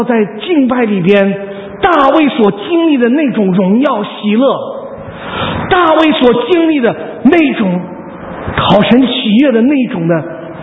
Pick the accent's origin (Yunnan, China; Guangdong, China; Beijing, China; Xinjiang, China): Beijing, China; also born or lived in Lanzhou; 我生在兰州，但是11岁的时候就被送到北京去了，就在北京的音乐学院里面一直长长长长长到现在，这个学到21岁